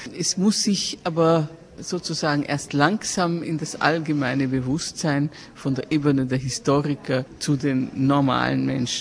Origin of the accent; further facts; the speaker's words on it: Austria; Auf der anderen Seite bei uns in Österreich ist der Hussitensturm immer noch in Erinnerung als etwas Schreckliches.